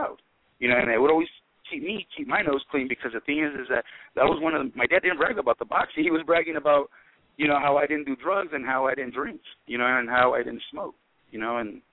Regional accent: Yuma, Arizona, United States; I'm from Yuma, Arizona

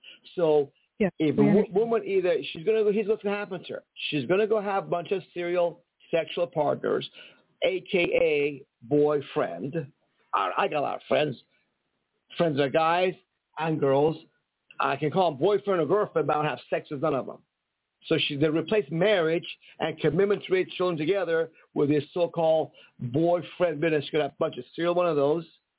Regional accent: Iran; now in United States; I'm from Iran. At age 16, she's married. And then my mom married at age 17, engaged at 16. And my grandma's at age 14 in Iran, back in the old days.

